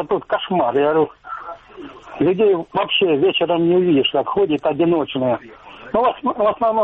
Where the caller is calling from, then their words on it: Horlivka, Donetsk Oblast, Ukraine; Я в Горловке, оккупированный.